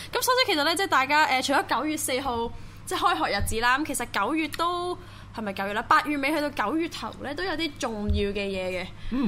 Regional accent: Hong Kong; 作為一個香港人咁樣啦

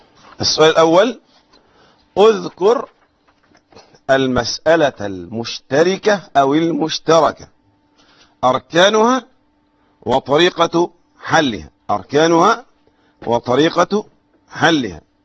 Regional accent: Egypt; عندنا في مصر مشايخنا

